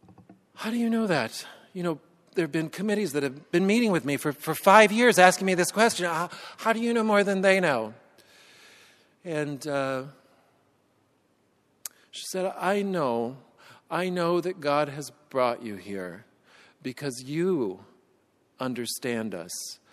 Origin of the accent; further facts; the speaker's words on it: Edina, Minnesota, United States; So you can see, I come a long way from Edina to San Pedro Sula.